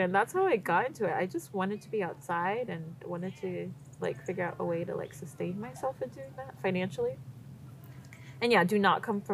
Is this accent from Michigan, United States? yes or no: no; Virginia, United States; I grew up in Virginia, and I went to a historically Black college in North Carolina, Winston-Salem State University.